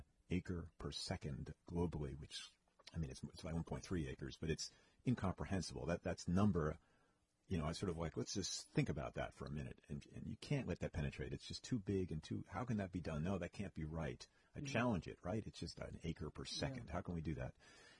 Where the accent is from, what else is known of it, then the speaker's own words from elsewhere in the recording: New York, United States; I mean, I grew up in New York and around a culture of artists in an artistic family